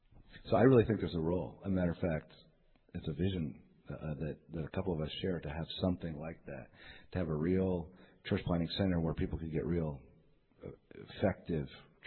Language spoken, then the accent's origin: English; Quebec, Canada; I grew up in Quebec.